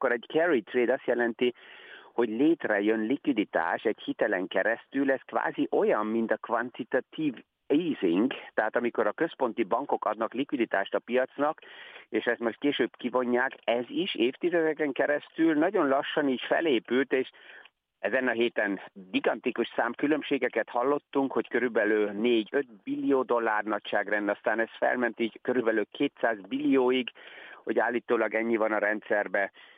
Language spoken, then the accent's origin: Hungarian; Austria; mivel mi, mint osztrákok, olyan sok éremnél nem kopogtatunk